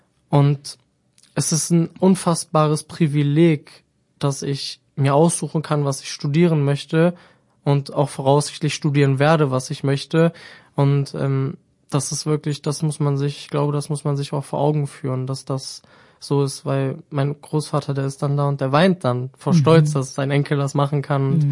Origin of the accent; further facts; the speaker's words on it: Braunschweig, Lower Saxony, Germany; also born or lived in Wolfenbüttel; bin kein gebürtiger Braunschweiger. In meinem Lebenslauf liest sich das auch echt blöd, weil ich bin Braunschweiger durch und durch. Aber ich sage immer, ab dem dritten Lebenstag hat es mich dann nach Braunschweig verschleppt und seitdem bin ich auch hier.